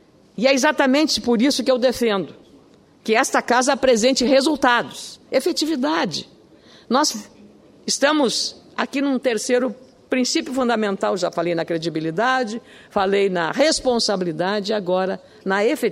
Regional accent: Rio Grande do Sul, Brazil; lá no meu estado do Rio Grande do Sul, nosso estado

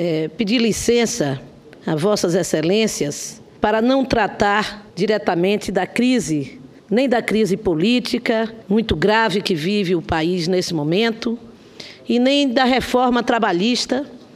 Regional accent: Cachoeira, Bahia, Brazil; estive na minha cidade natal, Cachoeira, para comemorar com o povo daquela cidade e de todo o Recôncavo Baiano

